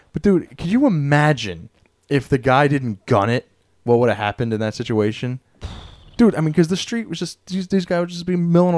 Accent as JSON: {"language": "English", "town": "New Windsor", "region": "New York", "country": "United States", "said": "I'm from New Windsor. I'm from right near Newburgh. But we're the buffer."}